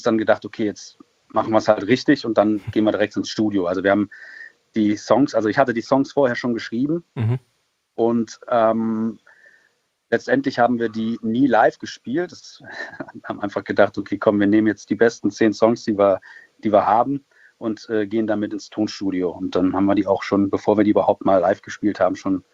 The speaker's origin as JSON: {"language": "German", "region": "North Rhine-Westphalia", "country": "Germany", "said": "Wir kommen eigentlich aus dem Kreis Düren, wenn man es so nimmt. Das ist zwischen Köln und Aachen, näher an Aachen als an Köln."}